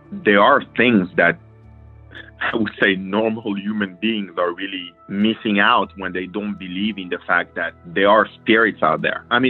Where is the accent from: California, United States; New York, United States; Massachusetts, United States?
New York, United States; I'm from New York.